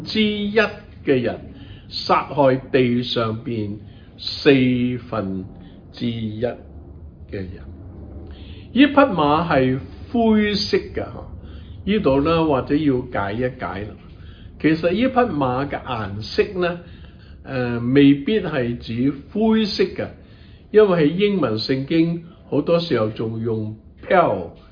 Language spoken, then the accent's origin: Chinese; China; 所以呢我们中国人的人口是很多的